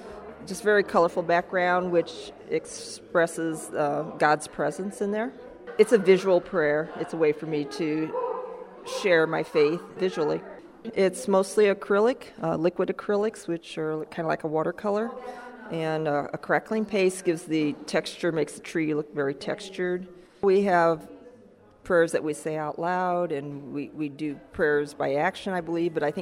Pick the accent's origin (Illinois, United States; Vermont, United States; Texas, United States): Illinois, United States; Irving; I'm from Irving, Illinois.